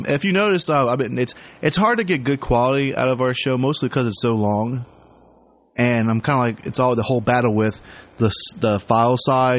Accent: Canada; I'm from the land of Canada.

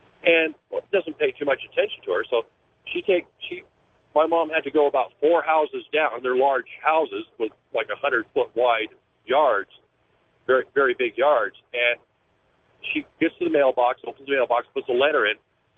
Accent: Santa Clara, California, United States; Well, I was walking where we grew up in Santa Clara, just outside of San Jose.

